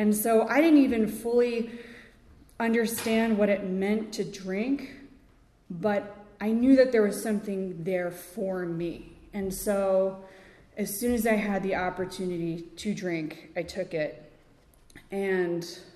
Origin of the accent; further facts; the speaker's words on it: Connecticut, United States; And the household that I grew up in, I grew up in Connecticut, and I grew up here.